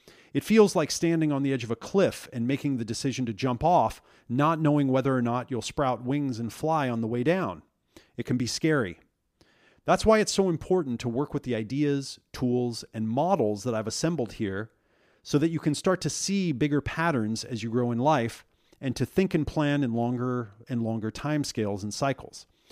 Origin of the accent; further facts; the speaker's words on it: Oregon, United States; moved away as an adult; now in San Diego, United States; At age 26, I moved from Oregon, where I grew up, to San Diego, California, to pursue a career in marketing.